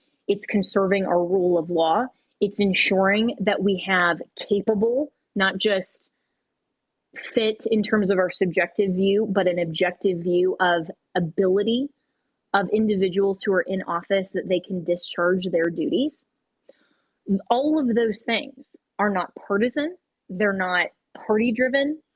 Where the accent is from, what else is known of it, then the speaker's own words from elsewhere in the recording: United States; That is what really concerns me as an American.